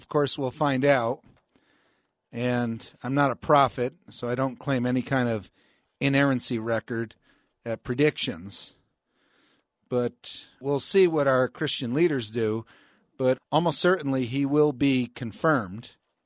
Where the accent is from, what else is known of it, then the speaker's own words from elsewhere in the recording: New Jersey, United States; now in Colorado, United States; I'm from New Jersey, was born and raised there